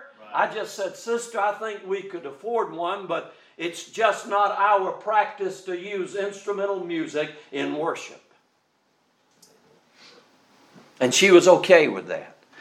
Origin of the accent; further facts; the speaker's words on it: Georgia, United States; When I grew up in Georgia, all the churches over there met at 11 o'clock on Sunday morning.